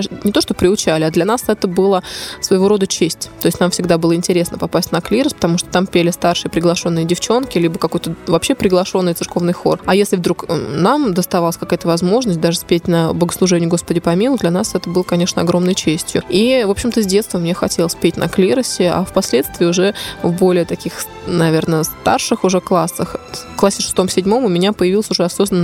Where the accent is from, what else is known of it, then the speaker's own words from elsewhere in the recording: Ryazan, Ryazan Oblast, Russia; Вот, а я родилась, собственно, здесь, в Рязани, здесь выросла.